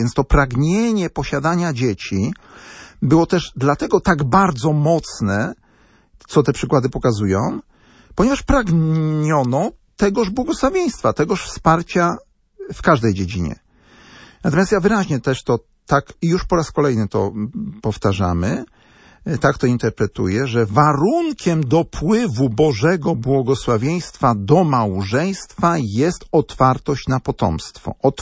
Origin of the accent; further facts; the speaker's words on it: Wschowa, Lubusz Voivodeship, Poland; Ja pochodzę ze Wschowy, z diecezji zielonogórsko-gorzowskiej.